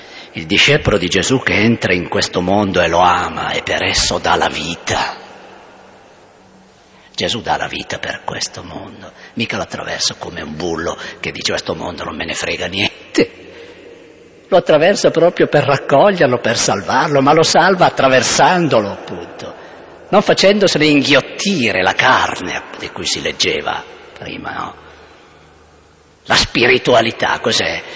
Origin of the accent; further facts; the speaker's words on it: Bergamo, Lombardy, Italy; born there; Lo capite che a questo livello non serve niente dire che sono nato a Bergamo